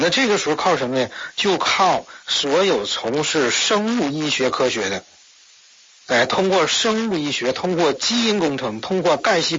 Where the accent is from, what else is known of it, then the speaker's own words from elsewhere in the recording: China; 所以我们中国人骨子里认为什么呢